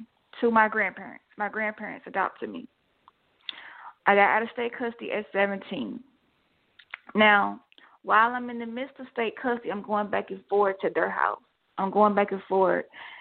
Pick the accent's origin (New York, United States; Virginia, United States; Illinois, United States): Illinois, United States; Chicago; because I came literally from Chicago, and I had a mouth like it was no other.